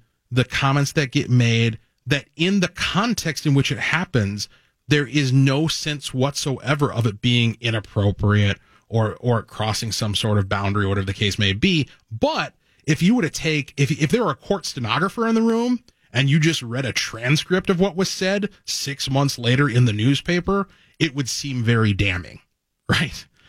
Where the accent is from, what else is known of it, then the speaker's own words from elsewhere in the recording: Minnesota, United States; we know who he is because we're from Minnesota